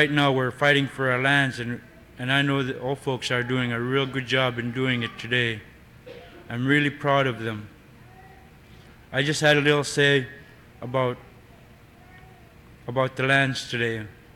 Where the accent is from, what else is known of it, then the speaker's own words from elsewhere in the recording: Alaska, United States; Just because I'm from Alaska and I'm from the North Slope Borough doesn't mean I'm rich.